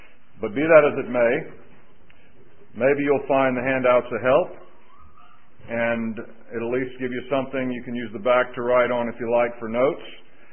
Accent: Jacksonville, Florida, United States; I'm from North Florida, Jacksonville, originally, and have lived in the Central Florida area now for about 12 years.

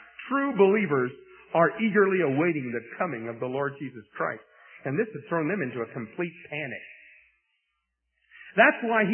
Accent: United States; I couldn't stand there and say, I'm an American.

